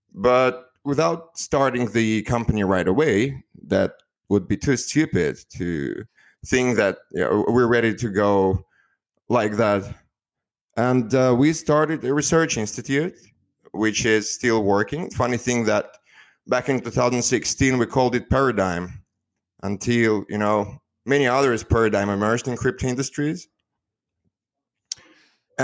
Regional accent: Moscow, Russia; English is a second language; moved away; I was born in Moscow. I'm not there anymore, though, but I lived there for the whole of my life. Was born in a middle-class family.

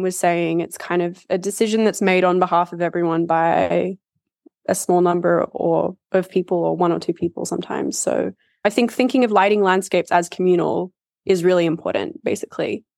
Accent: Australia; Growing up in Australia, there's a lot of, you grow up with sort of various restrictions anyway, because there's so many sort of endemic species here.

